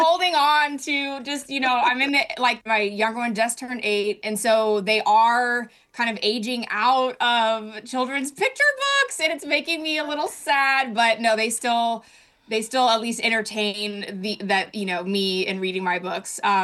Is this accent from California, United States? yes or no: yes; Oakland, California, United States; it's such a special place for me and formative place for me in terms of being born and raised in Oakland and being very proud of that.